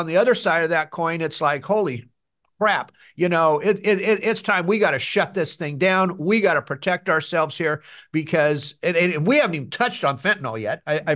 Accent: California, United States; both of us born and raised in California. I mean, we live in, you know, in the San Joaquin Valley, man.

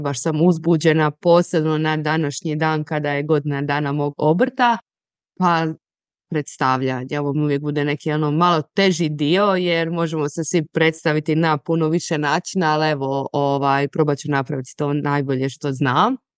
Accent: Ploče, Dubrovnik-Neretva County, Croatia; Dolazim iz Ploča, znači na samom jugu Hrvatske sam i živim na jako lijepom mjestu. Odmah sam uz more, uz Baćinska jezera i uz ušće Neretve

